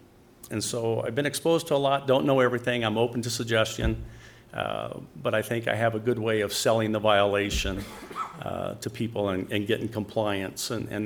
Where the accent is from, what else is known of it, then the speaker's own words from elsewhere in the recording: Los Angeles, California, United States; I was born and raised down in California, a little city down there called Los Angeles.